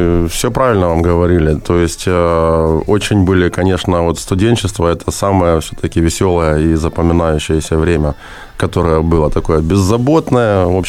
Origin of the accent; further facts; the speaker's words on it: Zaporizhzhia, Zaporizhzhia Oblast, Ukraine; Ну, взагалі-то ми родом із Запорожжя, і інститут заканчували індустріальний.